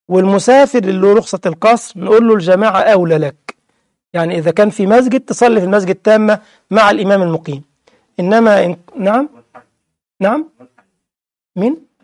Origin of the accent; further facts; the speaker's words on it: Egypt; moved away as an adult; now in Germany; أنا مثلا من مصر لكنني مقيم الآن في ألمانيا، إقامتي في ألمانيا على صفة الدوام الآن